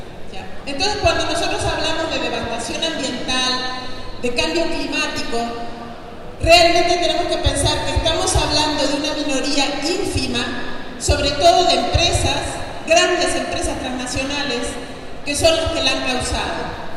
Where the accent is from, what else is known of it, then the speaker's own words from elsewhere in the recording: Uruguay; now in Mexico; Soy uruguaya, pero vivo en México.